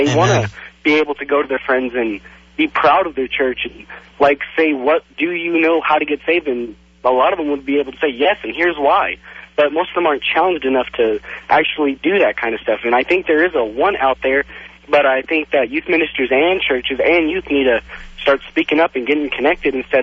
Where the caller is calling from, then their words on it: Clovis, New Mexico, United States; Clovis, New Mexico.